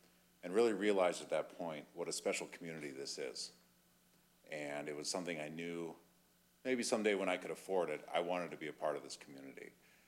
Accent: Alaska, United States; I'm an attorney from Alaska. I own a law firm there.

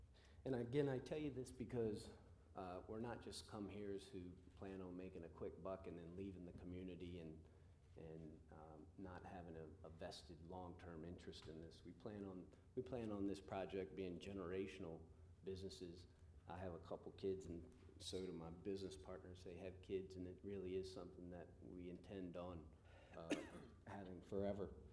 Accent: Eastern Shore, United States; born there; I was born here on the Eastern Shore, and in probably the mid-1930s, my grandparents purchased a farm that is located just probably 2.5 miles from this location.

